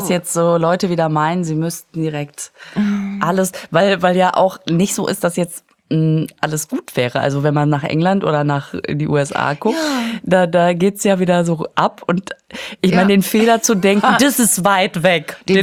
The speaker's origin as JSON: {"language": "German", "town": "Münster", "region": "North Rhine-Westphalia", "country": "Germany", "said": "ich komme aus Münster, mehr gar nicht."}